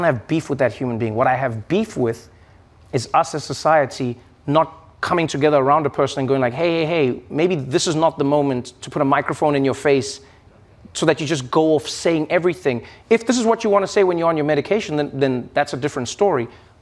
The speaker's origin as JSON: {"language": "English", "country": "South Africa", "tie": "born or raised there", "said": "when I grew up in South Africa"}